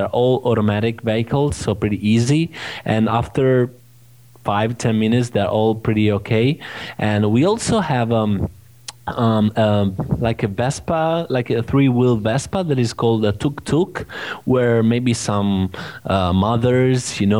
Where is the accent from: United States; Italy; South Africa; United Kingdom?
Italy; Tuscany; English is a second language; What is true is that I'm from Tuscany